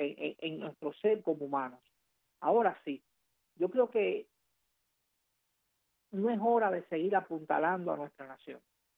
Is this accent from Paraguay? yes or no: no; Cuba; nos caracteriza como cubanos muchas veces cuando estamos dentro de Cuba